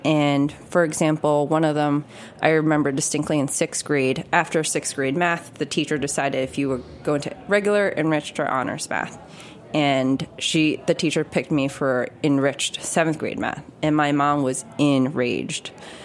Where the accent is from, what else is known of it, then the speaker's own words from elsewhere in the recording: New York, United States; So we grew up in Rockland County, which is about 45 minutes north of Manhattan. Kind of typical suburbs, I would say.